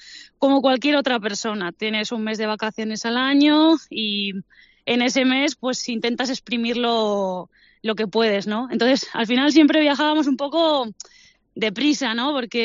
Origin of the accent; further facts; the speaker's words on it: Villena, Valencian Community, Spain; Y yo soy de un pueblo de Alicante que se llama Villena.